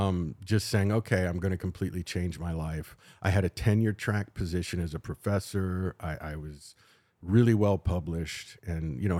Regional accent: Louisiana, United States; I'm a kid from South Louisiana who knows nobody in the entertainment industry

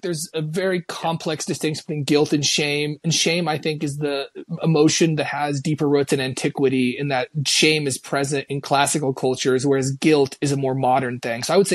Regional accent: Kansas, United States; whatever sort of roots I have growing up in Western Kansas

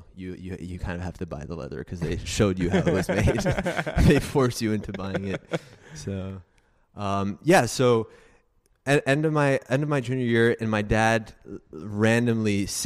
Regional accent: Casablanca, Casablanca-Settat, Morocco; Yes, I am from Casablanca, Morocco.

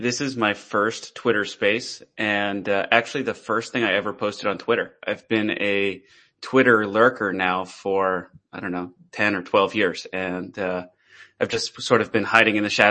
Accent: Washington, District of Columbia, United States; I love coffee. I'm from Washington, D.C.

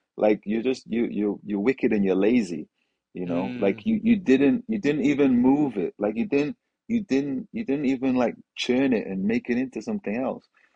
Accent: United Kingdom; also born or lived in Tanzania / Kuwait; moved to the UK. So I was in the UK for 25 years. So home schooling there, called uni there and worked there, and then when I was 28, 27, 28, I moved to Tanzania.

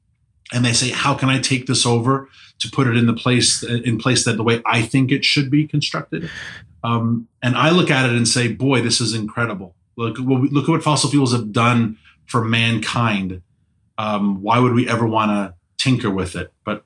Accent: New York City, New York, United States; My hometown of New York City, maybe even where you are in Austin

